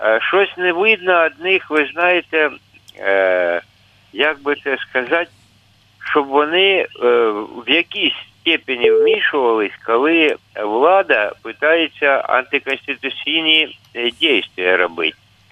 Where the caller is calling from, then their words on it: Kyiv Oblast, Ukraine; Я з Київської області, Борисівський район.